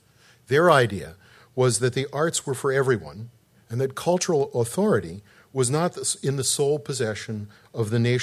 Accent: Chicago, Illinois, United States; My hometown, Chicago, has a rather special role in the history of teaching artists.

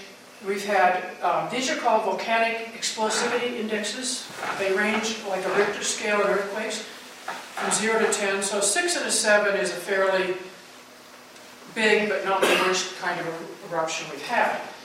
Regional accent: Midwest, United States; and I, of course, had to do this since I'm from the Midwest.

